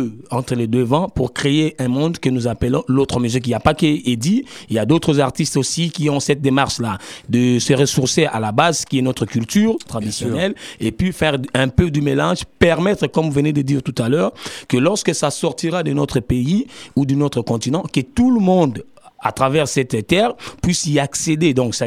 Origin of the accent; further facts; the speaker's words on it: DR Congo; c'est un cas que nous vivons chez nous au Congo